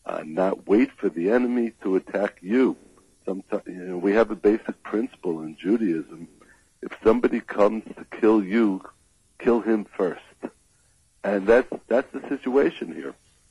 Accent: New York, United States; now in Israel; Stan, I've been living in Israel for about 20 years, but I grew up in New York. And I used to play a lot of basketball in New York.

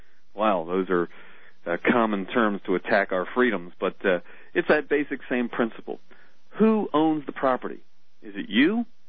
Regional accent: Pennington, New Jersey, United States; And I grew up just outside of Pennington, New Jersey

